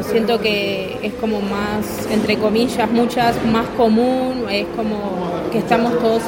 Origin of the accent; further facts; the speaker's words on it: Canelones, Uruguay; yo soy del interior, soy de Canelones, viajo, tengo casi 2 horas de viaje todos los días